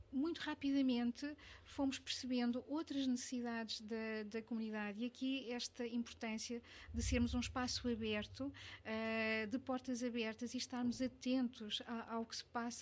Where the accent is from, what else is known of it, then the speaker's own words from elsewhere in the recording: Lisbon, Portugal; Eu sou de Lisboa, eu sou natural de Lisboa, portanto, nascida e criada, é uma cidade que eu amo também.